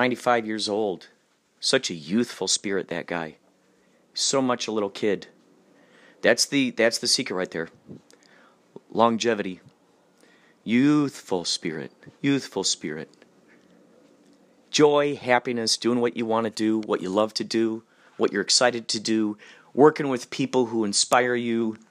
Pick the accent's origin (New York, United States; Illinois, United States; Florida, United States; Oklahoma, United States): Illinois, United States; Chicago; Oh, Chicago.